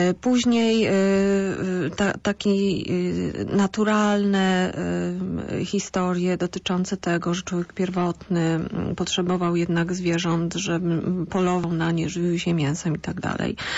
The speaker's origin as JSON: {"language": "Polish", "town": "Poznań", "region": "Greater Poland Voivodeship", "country": "Poland", "said": "Tak, ta pani mieszka w Poznaniu, jesteśmy z Poznania."}